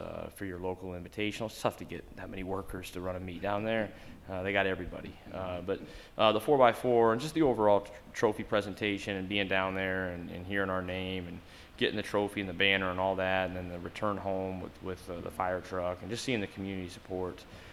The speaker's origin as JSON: {"language": "English", "town": "Atlantic", "region": "Iowa", "country": "United States", "tie": "born or raised there", "said": "You know, I grew up in Atlantic, watching Atlantic athletics as a little kid."}